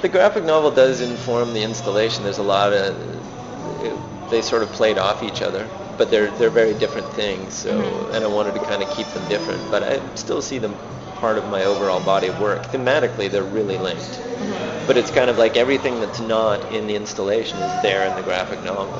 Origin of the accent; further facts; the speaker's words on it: Ontario, Canada; growing up in Ontario